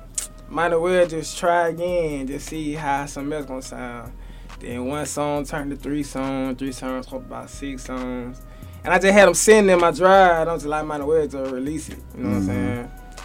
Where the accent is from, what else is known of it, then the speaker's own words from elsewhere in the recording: Montgomery, Alabama, United States; Well, yeah, I grew up in Montgomery, man.